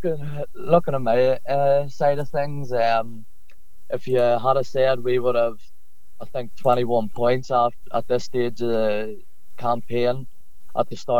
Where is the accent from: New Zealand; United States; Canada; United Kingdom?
United Kingdom; Armagh, Northern Ireland; I then went to Armagh City, which is my hometown club, and I went there for a year before I joined Loughall